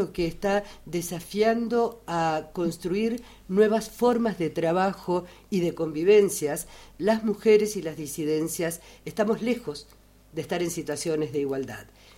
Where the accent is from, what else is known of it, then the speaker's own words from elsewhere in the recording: Mendoza, Argentina; que como mendocina, pisar una radio tan querida